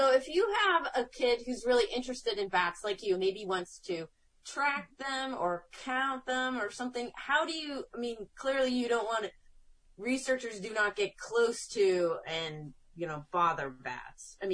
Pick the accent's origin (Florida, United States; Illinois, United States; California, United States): Illinois, United States; I grew up in Central Illinois. In Central Illinois, the grass was what it was.